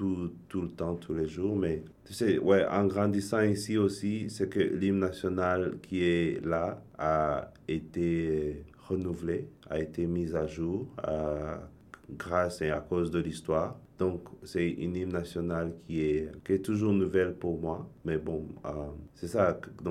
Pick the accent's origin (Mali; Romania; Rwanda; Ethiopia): Rwanda; je ne voulais pas dire que je viens du Rwanda tout de suite